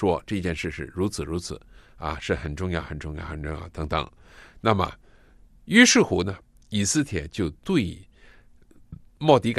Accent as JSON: {"language": "Chinese", "country": "China", "said": "我们是中国人，中国是一个曾经忧患的国家"}